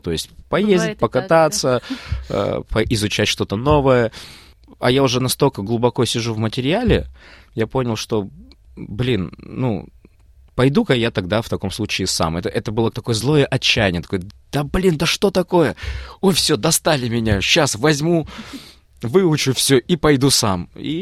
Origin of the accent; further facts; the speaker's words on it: Almaty, Kazakhstan; я сам родом из Алматы и вырос, и большую часть жизни прожил в Алмате, то я вернулся в Алмату